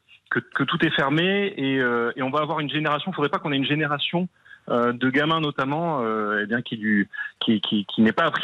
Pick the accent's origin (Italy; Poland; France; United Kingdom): France; on est français